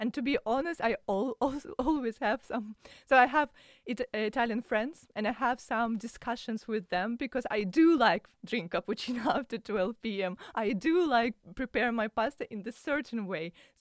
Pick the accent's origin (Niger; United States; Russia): Russia; English is a second language; As I said, like I'm from Russia, and I'm like, why?